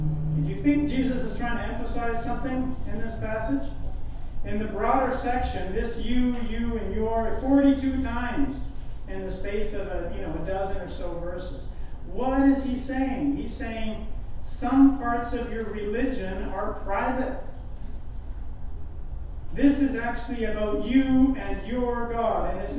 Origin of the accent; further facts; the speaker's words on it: El Salvador; I grew up in El Salvador